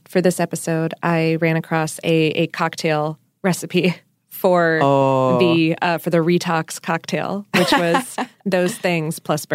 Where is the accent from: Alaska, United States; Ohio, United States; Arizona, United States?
Ohio, United States; I was born in Ohio. Mm-hmm. I lived my early years in Ohio.